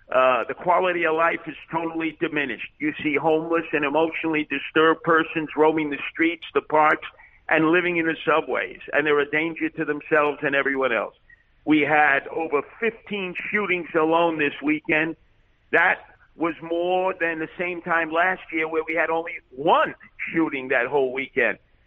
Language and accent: English; New York, United States; I was born and raised in New York, and I lived through the tough 70s and 80s and early 90s before Rudy Giuliani was elected mayor.